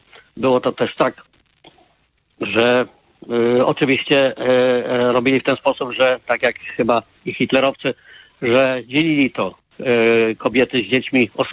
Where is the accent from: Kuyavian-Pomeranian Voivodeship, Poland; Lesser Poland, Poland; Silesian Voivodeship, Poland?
Kuyavian-Pomeranian Voivodeship, Poland; Bydgoszcz; ja pochodzę z Bydgoszczy.